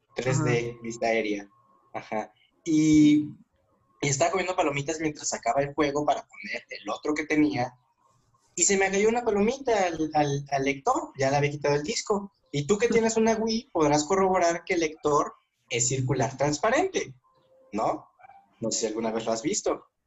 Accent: Guadalajara, Jalisco, Mexico; now in Aguascalientes, Mexico; yo soy de Guadalajara, él es él también. Yo ahorita vivo en Aguascalientes y a pesar de la distancia y todo, gracias a los videojuegos, llevo cinco años viviendo acá

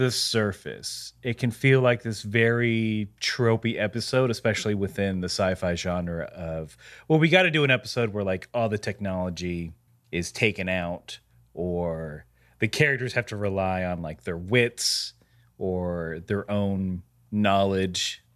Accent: Waycross, Georgia, United States; But he is a native of my hometown, Waycross, Georgia.

